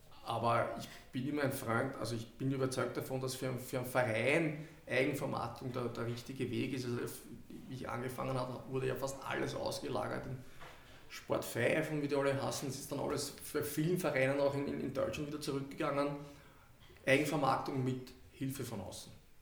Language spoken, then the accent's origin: German; Vienna, Austria; Ja, das ist für mich als Urwiener, glaube ich, relativ einfach.